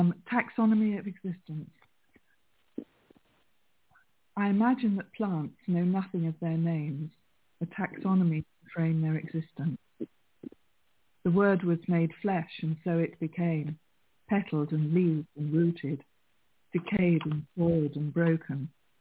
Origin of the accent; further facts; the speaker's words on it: England, United Kingdom; Remember, I'm English.